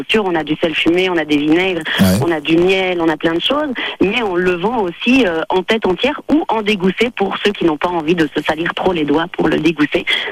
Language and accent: French; Belgium; now in France; Pas du tout, moi je suis belge.